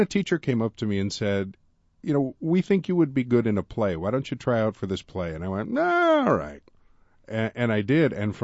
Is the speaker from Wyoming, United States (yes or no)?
no; Munster, Indiana, United States; I grew up in Munster, Indiana, which is up in the northwest corner of the state, and I was in marching band.